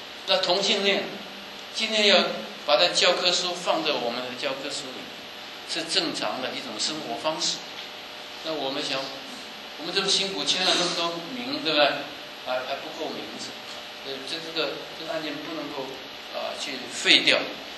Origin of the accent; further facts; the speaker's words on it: China; 把我们中国人这样的杀法